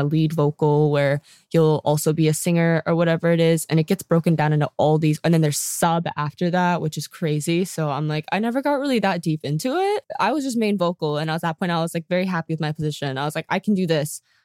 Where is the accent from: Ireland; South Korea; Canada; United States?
South Korea; when I said I was from Korea, they knew nothing about it.